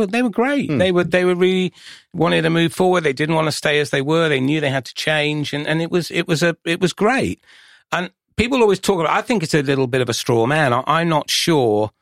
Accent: Wales, United Kingdom; I'm from South Wales

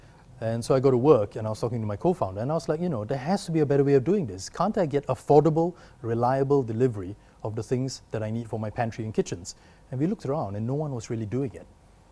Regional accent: Malaysia; And, you know, being Malaysian

